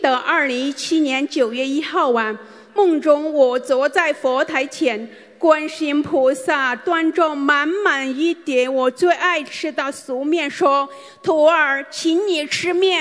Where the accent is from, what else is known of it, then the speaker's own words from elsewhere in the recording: Hong Kong; 大家好，我来自香港。